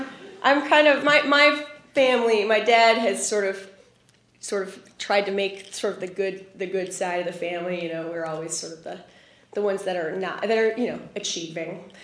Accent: Richmond, Virginia, United States; So I'm from Richmond. My father's family is from Norfolk, Virginia Beach area, and they are always starting some kind of trouble.

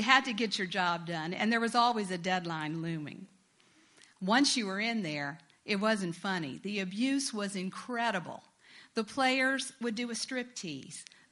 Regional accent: Jacksonville, Florida, United States; once I was an intern in Jacksonville, Florida, my hometown

